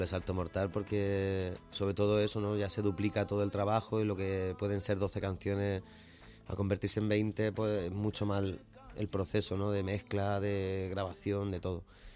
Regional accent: Matola, Valencian Community, Spain; yo me crié en Matola, en una pedanía que está a 11 kilómetros de Elche.

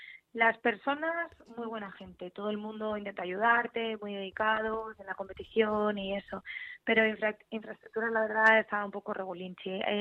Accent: Villanueva de la Cañada, Community of Madrid, Spain; De Villanueva de la Cañada.

